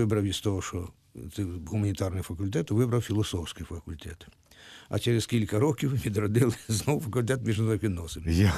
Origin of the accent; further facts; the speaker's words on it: Myrhorod, Poltava Oblast, Ukraine; born there; я народився в Мироді, на Полтавщині, закінчив технікум